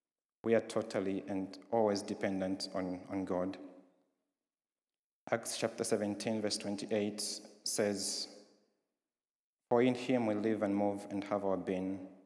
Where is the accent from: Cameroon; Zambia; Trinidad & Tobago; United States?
Zambia; I loved it in Zambia, I think, because it's a Christian nation. I'm from Zambia